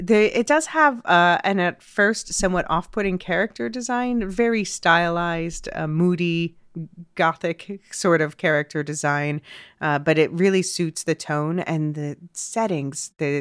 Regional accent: New York, United States; The fact that I grew up around the New York area, the fact that I worked in fashion

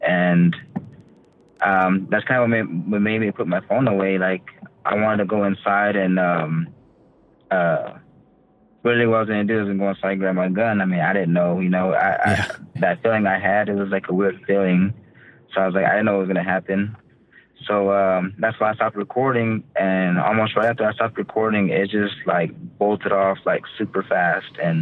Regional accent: Midland, Texas, United States; I'm from Midland, Texas.

